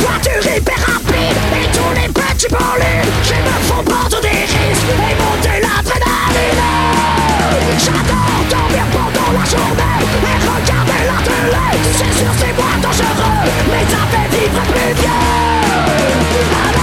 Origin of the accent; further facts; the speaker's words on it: Grand Est, France; accent: Anglo-Lorraine; je m'excuse pour mon accent un peu anglo-lorrain, hein.